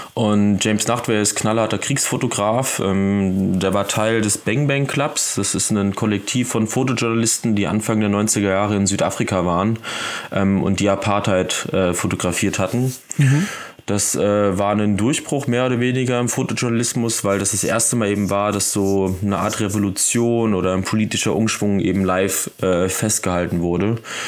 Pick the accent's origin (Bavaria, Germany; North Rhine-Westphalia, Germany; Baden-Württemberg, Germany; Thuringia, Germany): Thuringia, Germany; now in Dresden, Germany; aus der Region her, wo ich herkomme, das ist Südthüringen. Eigentlich eine recht hässliche Stadt, aber die Landschaft drumherum ist wahnsinnig schön mit unfassbar vielen Bergen, wahnsinnig vielen Flüssen und Seen.